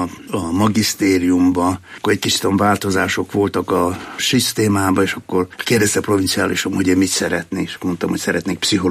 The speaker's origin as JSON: {"language": "Hungarian", "town": "Novi Sad", "region": "Vojvodina", "country": "Serbia", "tie": "born there", "said": "1945-ben születtem, február 22-én Újvidéken. Akkor az már Jugoszlávia volt. De a Vajdaság területén akkor valami fél millió magyar élt, és nekünk megvolt egy bizonyos önállóságunk, autonómiánk. Én magyar iskolába jártam"}